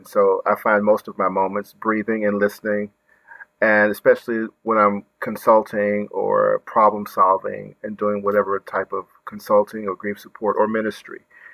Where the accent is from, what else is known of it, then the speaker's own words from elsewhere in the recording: Dumas, Arkansas, United States; I'm from Arkansas, born in the Delta, a town called Dumas, Arkansas. I'm the youngest of nine children born to a ministry family.